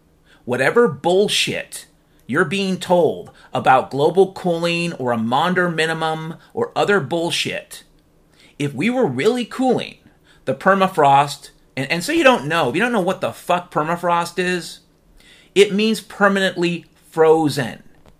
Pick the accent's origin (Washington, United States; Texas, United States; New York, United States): Washington, United States; I can tell you, I grew up in Washington State.